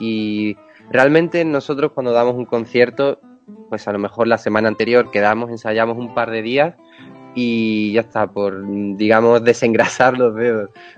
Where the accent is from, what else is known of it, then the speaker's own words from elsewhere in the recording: Extremadura, Spain; now in Madrid, Spain; No, yo soy de Extremadura.